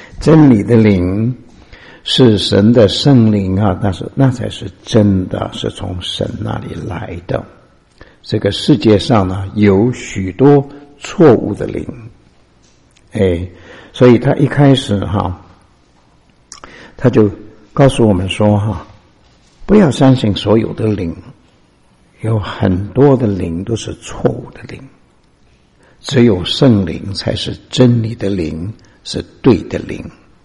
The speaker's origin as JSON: {"language": "Chinese", "country": "China", "said": "我们特别中国人就是要注意，要注意厨房一定要清洁"}